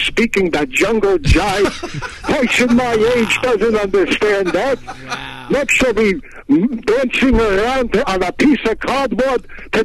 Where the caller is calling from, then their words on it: Philadelphia, Pennsylvania, United States; My name is … I'm calling from Philadelphia.